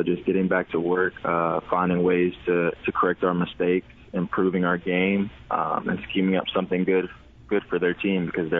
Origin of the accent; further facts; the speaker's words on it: Austin, Texas, United States; Yeah, it was a great atmosphere growing up in Austin, Texas, at Stephen F. Austin.